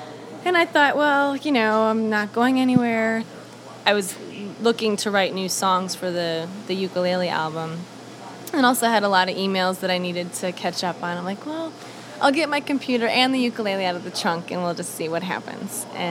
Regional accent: Wisconsin, United States; Here, I'm from Wisconsin, I'm going to Hawaii, and I'm playing a ukulele.

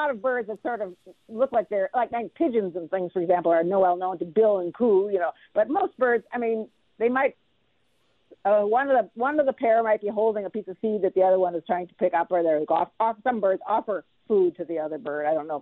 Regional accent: Wausau, Wisconsin, United States; when I grew up in Wausau, cardinals were nowhere around here. They did not come this far north at all.

